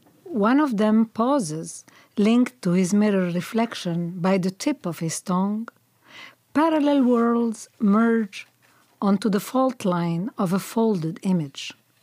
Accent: Cairo, Cairo Governorate, Egypt; also born or lived in Lebanon / Greece / Belgium; now in United States; And I was born and raised in Cairo, in Heliopolis, Cairo, Egypt, and then moved to Lebanon, left Lebanon at the onset of the civil war, and then lived in Greece and Belgium, where my husband was transferred, and then came to the States in 81.

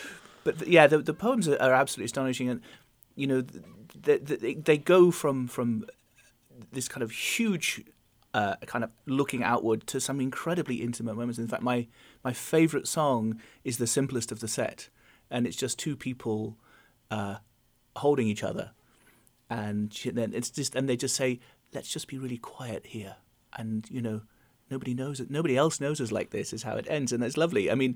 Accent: England, United Kingdom; Then again, I'm English, so the dentistry angle.

